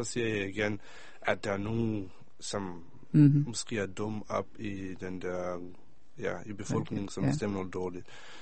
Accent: Israel; Danish is a second language; now in Denmark; og jeg siger, jeg er fra Israel.

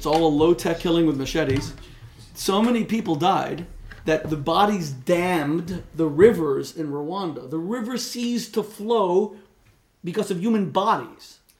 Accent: Miami Beach, Florida, United States; also born or lived in Los Angeles, United States; was actually born in a Cedars of Lebanon hospital in Los Angeles, California. But right near where I grew up in Miami Beach, Florida, there's a giant Mount Sinai.

